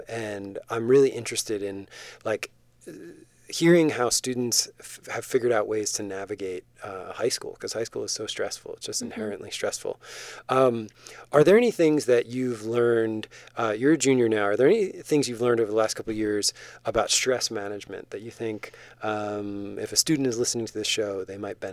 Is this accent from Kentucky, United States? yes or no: no; New Jersey, United States; I grew up in New Jersey, and I've been to Disney World. I've never been to Disneyland.